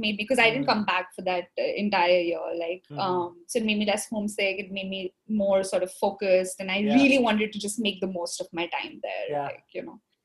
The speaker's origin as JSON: {"language": "English", "region": "Delhi", "country": "India", "tie": "born or raised there", "said": "I come from Delhi."}